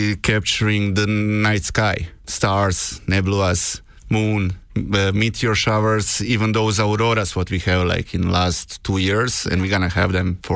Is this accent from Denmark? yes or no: no; Croatia; moved away as an adult; now in Killarney, Ireland; I'm originally from Croatia, but I moved here in Killarney in 2015.